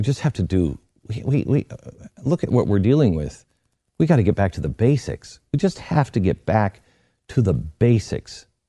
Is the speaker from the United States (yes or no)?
yes; Seattle, Washington, United States; He came down from his hometown of Seattle, which is also my hometown.